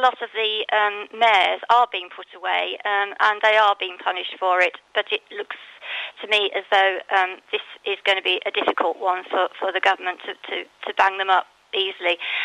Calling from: Alicante, Valencian Community, Spain; Yeah, morning … Alicante.

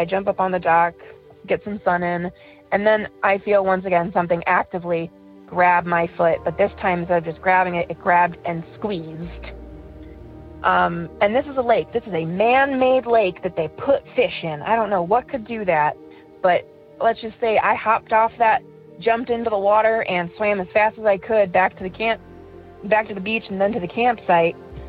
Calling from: Ohio, United States; I'm from Ohio, and I have two stories.

